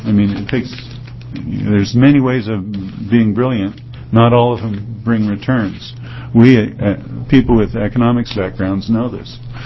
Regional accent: Portland, United States; I'm a carpenter from Portland.

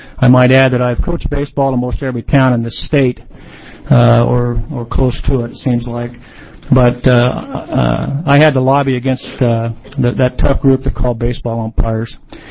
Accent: Roseburg, Oregon, United States; I'm from Roseburg. I'm a graduate of Portland State University.

